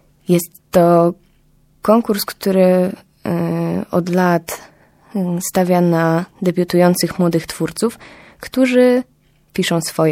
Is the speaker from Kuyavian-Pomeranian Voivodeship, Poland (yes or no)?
yes; Bydgoszcz, Kuyavian-Pomeranian Voivodeship, Poland; Dzieje się troszkę w okolicach właśnie nadmorskich i gdzieś tam w moich rodzinnych stronach. Jestem z Bydgoszczy, ale to życie kulturalne przeżywam najbardziej w Trójmieście.